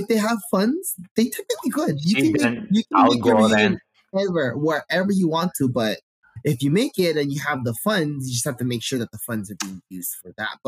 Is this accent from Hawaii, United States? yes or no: yes; Waianae, Hawaii, United States; now that you found that I'm from Waianae and I'm a college graduate.